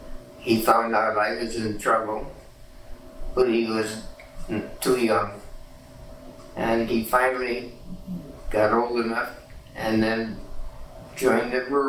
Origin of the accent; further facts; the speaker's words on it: Scranton, Pennsylvania, United States; born there; 1922 at Scranton, Pennsylvania.